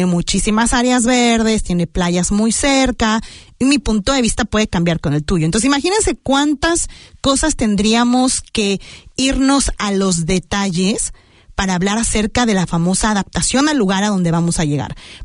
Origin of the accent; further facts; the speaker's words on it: Mexico; moved away; Una de las razones incluso por las cuales me fui de México fue el tráfico.